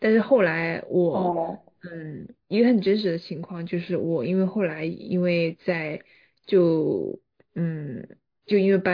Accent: Sichuan, China; 我作为一个四川人这一点不骗你们

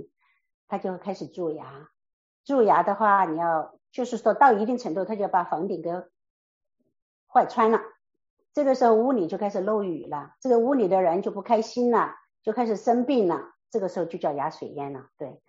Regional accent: Sichuan, China; 我老家在四川，我从华西毕业的

